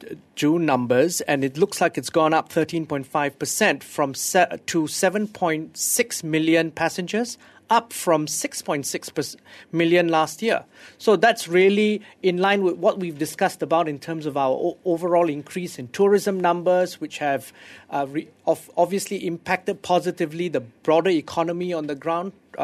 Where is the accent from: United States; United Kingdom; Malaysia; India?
Malaysia; Johor Bahru, Johor; Yes, I'm also from JB.